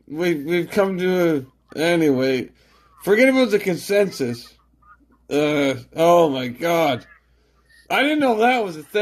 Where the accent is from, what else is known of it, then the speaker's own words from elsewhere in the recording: Canada; No, I'm from Canada.